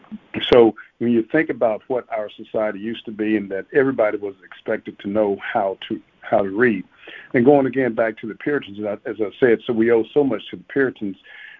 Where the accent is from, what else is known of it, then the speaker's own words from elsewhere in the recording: Arkansas, United States; And one noted Arkansan, since I'm from Arkansas here, I'll use an Arkansan